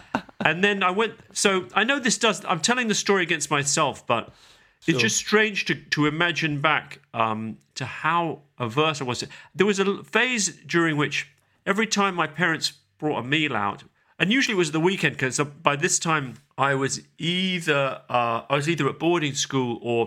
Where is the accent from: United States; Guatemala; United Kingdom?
United Kingdom; London; we went to Indian restaurants every Sunday growing up when I was raised in South London. My family, my dad's American, my mum's British.